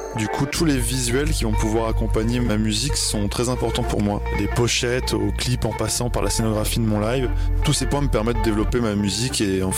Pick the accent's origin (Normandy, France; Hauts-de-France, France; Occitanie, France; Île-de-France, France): Normandy, France; Rouen; J'ai 23 ans, je viens de Rouen et je suis DJ compositeur de musique électronique.